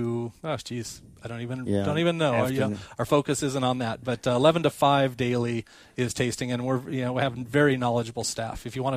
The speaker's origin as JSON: {"language": "English", "town": "San Diego", "region": "California", "country": "United States", "tie": "born or raised there", "also_born_or_lived": "New York", "lives_now": "Temecula, United States", "said": "I was born and raised in San Diego, went off to New York, studied culinary, and came back and found Temecula, and fell in love, actually."}